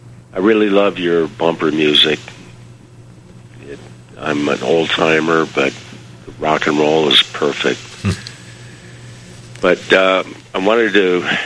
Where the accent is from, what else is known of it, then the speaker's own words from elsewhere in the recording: Defiance, Ohio, United States; I'm from Defiance, Ohio.